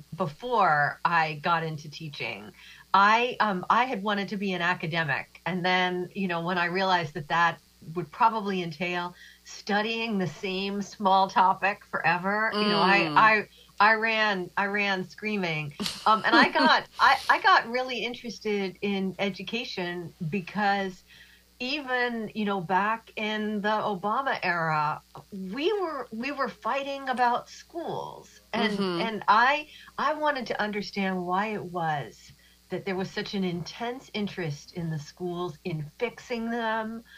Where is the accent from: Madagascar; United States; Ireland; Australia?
United States; Midwest; Even though I'm from the Midwest and I now live in Massachusetts, my parents were both from Florida.